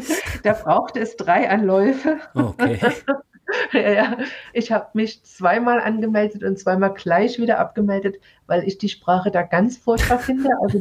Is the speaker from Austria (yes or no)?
no; East Germany, Germany; Ich bin ja im Osten Deutschlands aufgewachsen und da gibt es nochmal so Besonderheiten